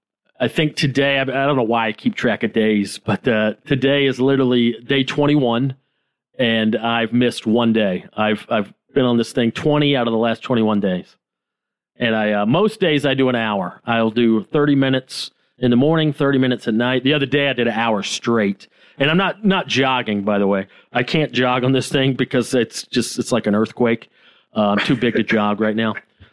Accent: Georgia, United States; I'm from Georgia. I'm an Atlanta Braves fan.

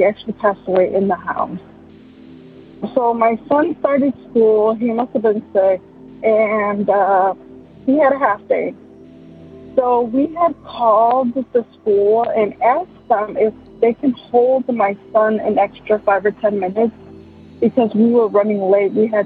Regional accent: Chicago, Illinois, United States; I'm from Chicago, Illinois.

